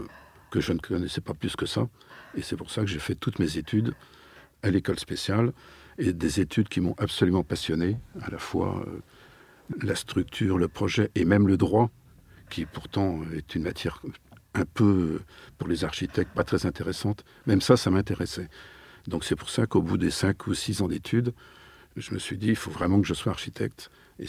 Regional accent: Nantes, Pays de la Loire, France; Non, je suis nantais.

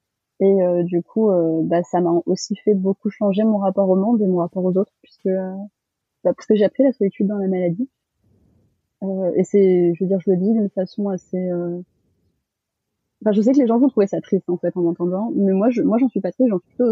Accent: France; born there; mes parents sont d'origine malgache. Moi, je suis née en France, donc je considère que même si mes origines sont malgaches, je suis de culture très très française, sur pas mal de points. Très occidentale, donc.

